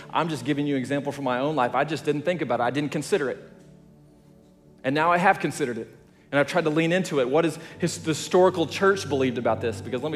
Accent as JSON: {"language": "English", "region": "Oklahoma", "country": "United States", "tie": "born or raised there", "also_born_or_lived": "Texas", "said": "I grew up mostly in Oklahoma, Texas, these areas."}